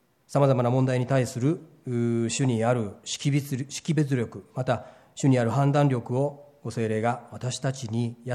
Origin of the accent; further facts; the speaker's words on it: Osaka, Japan; 私は生まれも育ちも大阪でして、大阪人関西人としての取説取扱説明書は